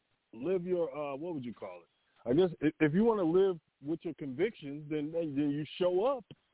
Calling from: Atlanta, Georgia, United States; Oh, I'm in Atlanta.

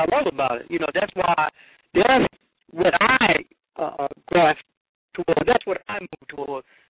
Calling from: Newark, New Jersey, United States; I'm calling from Newark, New Jersey.

